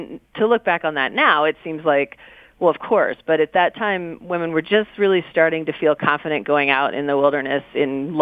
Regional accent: New Jersey, United States; because I was from New Jersey and I came out and I fell in love with this landscape

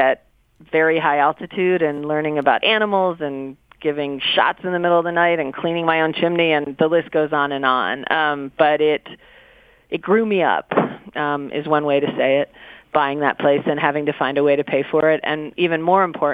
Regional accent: New Jersey, United States; because I was from New Jersey and I came out and I fell in love with this landscape

